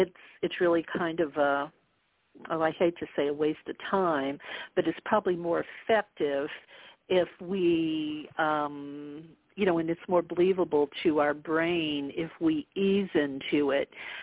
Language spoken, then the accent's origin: English; the South, United States; look, I grew up in the South.